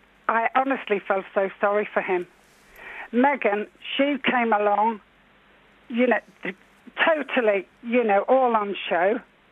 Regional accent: Limerick, Munster, Ireland; I come from Limerick myself, and I've lived here for many years

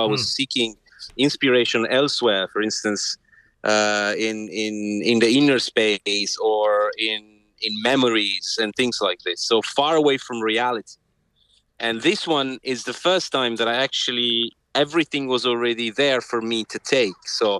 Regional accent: Milan, Lombardy, Italy; English is a second language; my home country, Italy, and I went back to not exactly where I come from, because I come from Milan, but I went back to the countryside, which is the northern Italian countryside, to be precise, in a place called Monferrato

